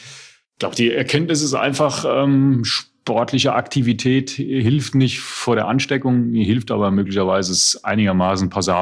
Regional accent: Selters, Hesse, Germany; Ja, ich komme aus Seltas im Taunus.

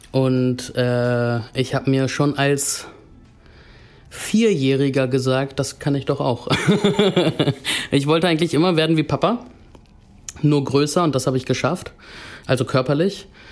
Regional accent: Oldenburg, Lower Saxony, Germany; born or raised there; also born or lived in Munich, Germany

